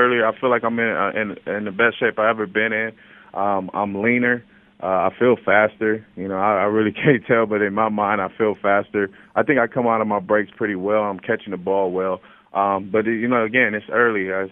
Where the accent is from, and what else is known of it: Pomona, California, United States; born or raised there